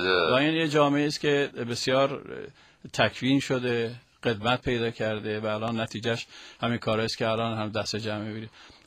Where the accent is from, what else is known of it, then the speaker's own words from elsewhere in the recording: Hamadan, Iran; من همدان.